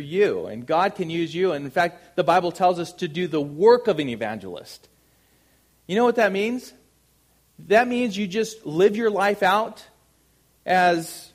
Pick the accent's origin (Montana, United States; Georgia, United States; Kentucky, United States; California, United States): California, United States; Colton; You know, growing up in Colton and going to Colton High and taking part in the great activities that I participated